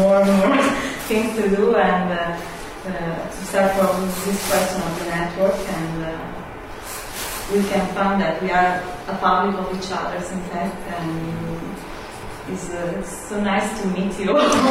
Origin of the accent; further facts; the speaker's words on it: Padua, Veneto, Italy; I'm from Padua, but I'm working in Roma, and I was residing in Venice